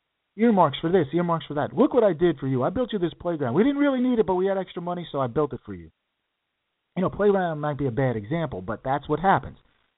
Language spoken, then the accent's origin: English; New Rochelle, New York, United States; growing up in New Rochelle, we paid an exorbitant amount of tax for school taxes.